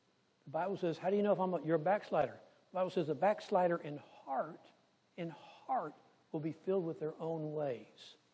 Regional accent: California, United States; I grew up in California and we'd go out to the lakes

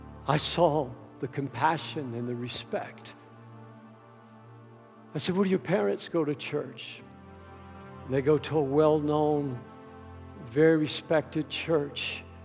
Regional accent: United States; And I just, as an American, I'm so proud to see that, the long history we have.

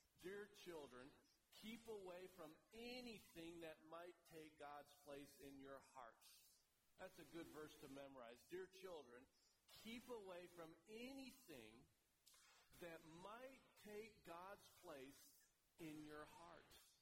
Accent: Michigan, United States; I pretended that I was Isaiah Thomas growing up in Michigan.

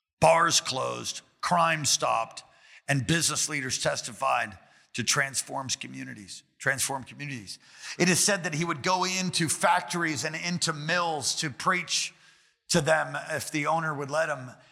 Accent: New York City, New York, United States; I'm from New York originally, born in New York City on the Lower East Side. At St. Vincent's Hospital

